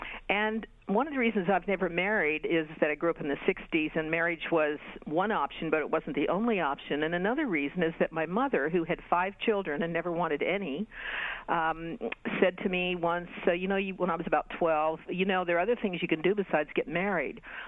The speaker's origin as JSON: {"language": "English", "town": "Kansas City", "region": "Missouri", "country": "United States", "lives_now": "New York, United States", "said": "In the Midwest, I'm from the Midwest also, from mm-hmm. Kansas City."}